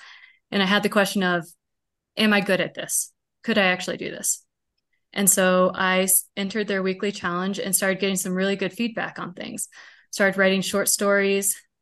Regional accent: Kansas, United States; moved away as an adult; I grew up in Kansas, but we visited a lot. I always wanted to go back there.

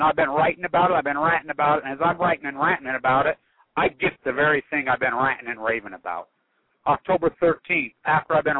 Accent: Utah, United States; So as we grew up in Utah, we all know the effects of nuclear fallout.

